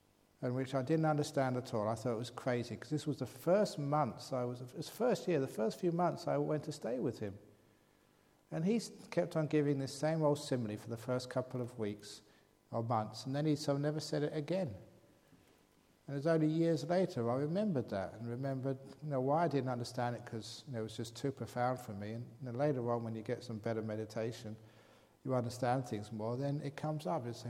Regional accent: England, United Kingdom; born there; I was born in England, but I spent some time in Asia.

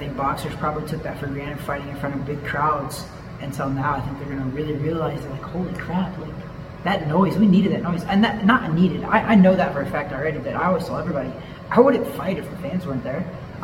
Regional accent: Missouri, United States; last show in Missouri in June, and I made a women's fight at the main event.

